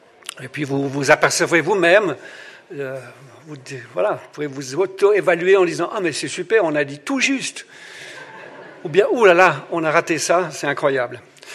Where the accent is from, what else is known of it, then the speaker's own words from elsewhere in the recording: Vaud, Switzerland; je suis vaudois